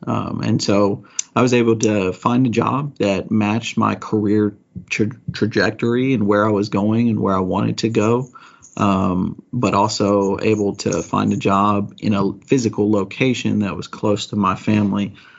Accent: Bay City, Texas, United States; I grew up an hour down the road in Bay City, Texas. That's my hometown. I'm born and raised there.

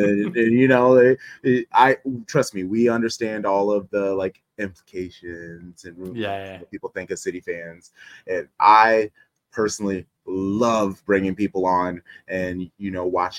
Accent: United States; because I especially as an American, there's so much I don't know.

